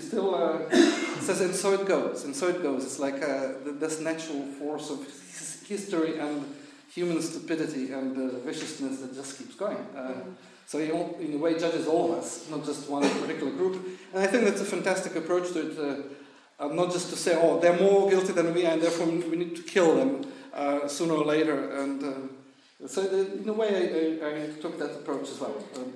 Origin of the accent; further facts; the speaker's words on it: United States; You know, I come from the States and there we still believe in execution.